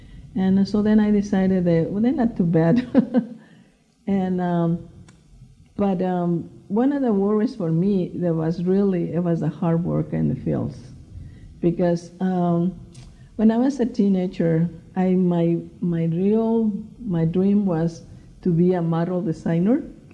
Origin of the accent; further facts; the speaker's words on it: Mexico; now in United States; When I came from Mexico, my little town, I came to Tijuana.